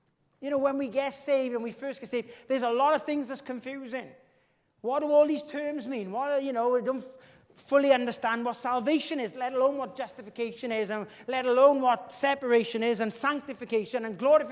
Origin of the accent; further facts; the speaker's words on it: Wales, United Kingdom; You know, I'm from Llanfair Fadre. We didn't go up into the valleys, even though that's where Dad's family were from.